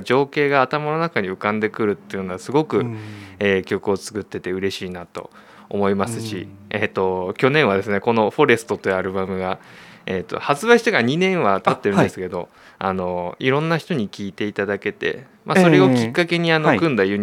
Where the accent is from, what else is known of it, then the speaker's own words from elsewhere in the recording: Gero, Gifu, Japan; 僕が岐阜県の下呂市の出身なんですけども